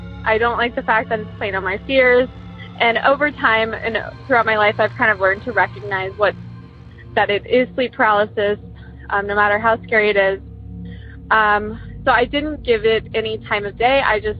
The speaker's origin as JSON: {"language": "English", "town": "Columbus", "region": "Ohio", "country": "United States", "said": "Also, I'm from Columbus, Ohio."}